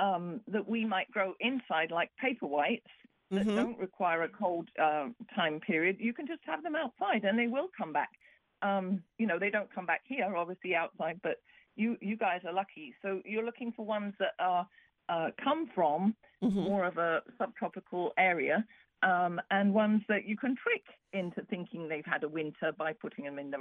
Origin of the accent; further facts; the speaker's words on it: England, United Kingdom; now in United States; you said I grew up in England, so we used to have the woods with all of the bluebells